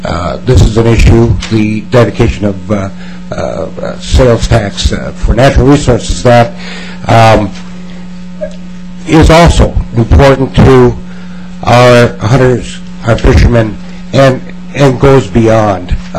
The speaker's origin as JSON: {"language": "English", "town": "Shakopee", "region": "Minnesota", "country": "United States", "said": "I'm from Shakopee."}